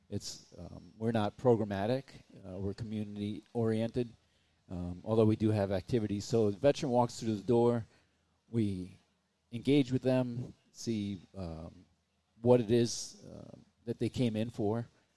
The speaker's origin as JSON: {"language": "English", "region": "New York", "country": "United States", "tie": "born or raised there", "said": "I grew up in New York. I was very familiar with homeless people, obviously familiar with veterans, but the combination struck me."}